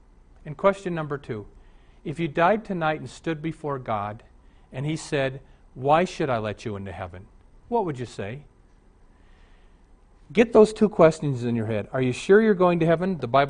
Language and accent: English; Omaha, Nebraska, United States; When I was raised in Omaha, two of my buddies were atheists, David and Jeff.